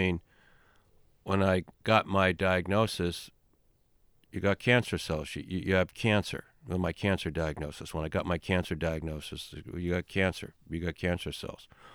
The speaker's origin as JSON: {"language": "English", "country": "Ireland", "said": "But being the Irish guy, and I might have said this before, and I don't mean to repeat my jokes"}